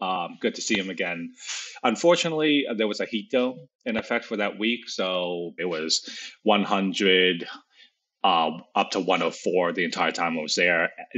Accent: Pittsburgh, Pennsylvania, United States; I'm from Pittsburgh, Pennsylvania.

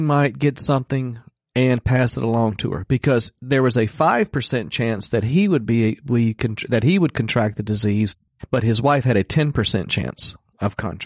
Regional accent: Edison, Mississippi, United States; We didn't have strip clubs in Edison, Mississippi.

